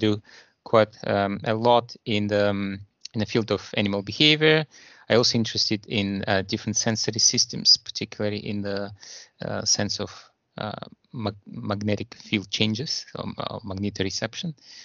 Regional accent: Russia; I'm born and raised in Russia, and I did my master in St. Petersburg University, which is the second largest university in Russia.

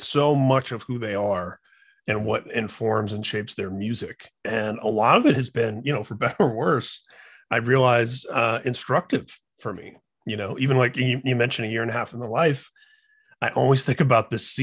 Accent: Indiana, United States; I know he's Newstead's from Michigan and I'm from Indiana

